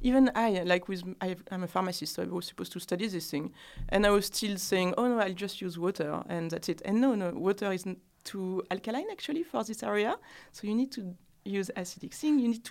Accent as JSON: {"language": "English", "country": "France", "accent": "French", "second_language": "English", "moved": "as an adult", "lives_now": "London, United Kingdom", "said": "So my accent must have been even stronger when I arrived. But it's in, I've been told that the more confidence I take in myself, the stronger my accent is becoming."}